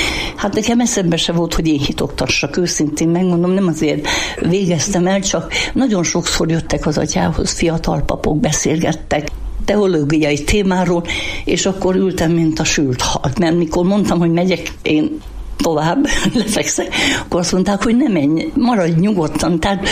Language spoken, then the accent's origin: Hungarian; Szabolcs-Szatmár-Bereg, Hungary; odahaza én szabolcsi vagyok.